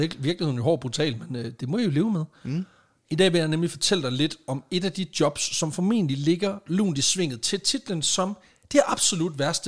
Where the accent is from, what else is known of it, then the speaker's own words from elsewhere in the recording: Jutland, Denmark; Jeg er fra Jylland.